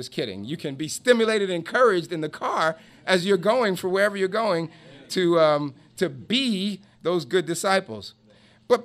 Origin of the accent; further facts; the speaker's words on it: New York, United States; This is a hard word for a New Yorker. I'm from New York. We seem to grow up with an attitude.